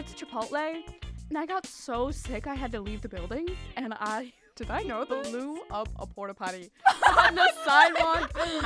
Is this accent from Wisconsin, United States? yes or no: yes; La Crosse, Wisconsin, United States; And so I went to Oktoberfest in La Crosse, Wisconsin, my hometown, and I basically went on a three-day bender, and it was so fun.